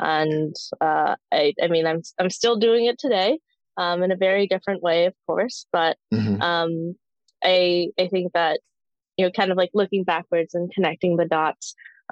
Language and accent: English; the Prairies, Canada; born there; I was born in the Canadian prairies many years ago